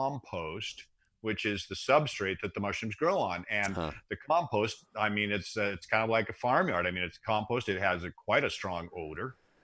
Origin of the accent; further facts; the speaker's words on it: Seattle, Washington, United States; growing up in Seattle, in probably one of the most premier wild mushrooming spots in the world.